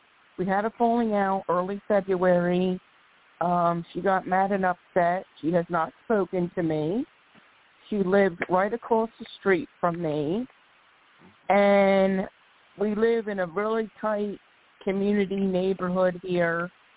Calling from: Philadelphia, Pennsylvania, United States; I'm calling from Philadelphia.

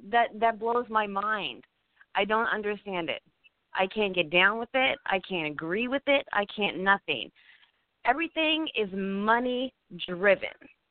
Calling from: Louisville, Kentucky, United States; from Louisville, Kentucky.

